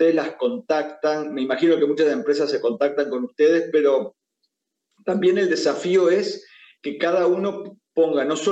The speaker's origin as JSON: {"language": "Spanish", "country": "Uruguay", "said": "bueno, yo soy de Uruguay"}